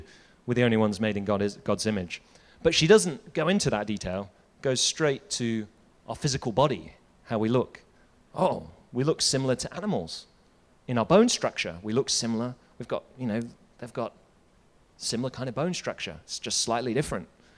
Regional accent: United Kingdom; moved away as an adult; You can probably tell from my accent, from the UK. I moved here 7 years ago, or almost 8 years ago. I've been back to the UK once.

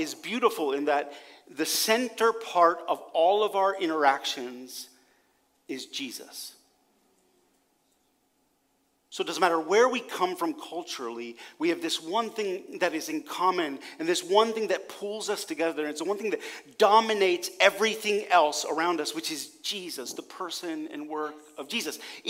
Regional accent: Pennsylvania, United States; moved away as an adult; also born or lived in Texas; now in Mexico City, Mexico; I grew up in Pennsylvania and in a very, like, sort of small world and had traveled a bit and moved around and, you know, lived in Texas for a while and then was back in Pennsylvania and then ended up in Mexico City with my wife.

